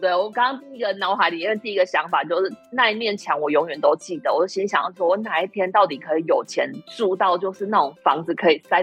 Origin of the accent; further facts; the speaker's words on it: Taiwan; 如果以可能我们台湾人来看的话，我们就会觉得啊，这是不是 Hiki 啊